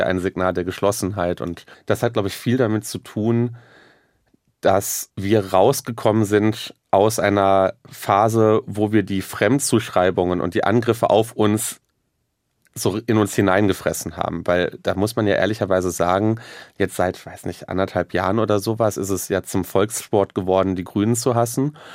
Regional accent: North Rhine-Westphalia, Germany; Einige kennen ja, also gerade im Ruhrgebiet, wo ich herkomme

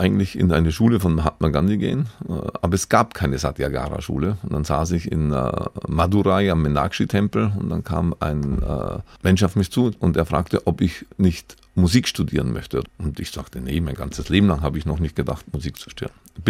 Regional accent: Bavaria, Germany; drittens bin ich an der Donau aufgewachsen und an Kelheim waren genau die 3 Chemiewerke

